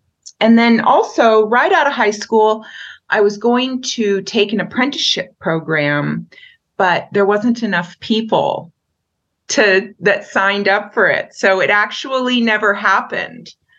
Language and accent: English; Wrangell, Alaska, United States; Again, back to growing up in Alaska. Growing up in Alaska, you learn how to capitalize on tourism from a very early age.